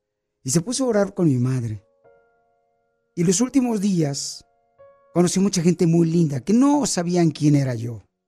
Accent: Durango, Mexico; now in United States; Porque aquí venimos de Durango a Estados Unidos.

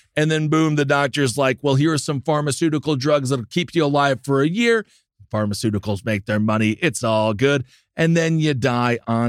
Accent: Wisconsin, United States; I'm from Wisconsin. I love cheese.

